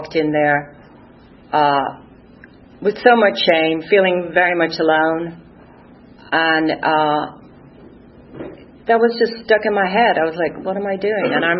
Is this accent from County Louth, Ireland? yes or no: yes; Dundalk, County Louth, Ireland; I'm originally from a place called Dundalk, County Louth, Ireland. It is actually, as Irish people in that town, we were really proud of the fact that it's the biggest town in Ireland. It's not a city, but it's a town.